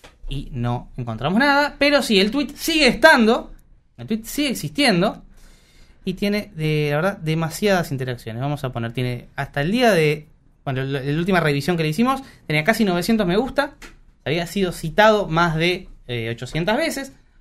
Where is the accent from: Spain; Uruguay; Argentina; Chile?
Uruguay; más que nada para nosotros que somos uruguayos.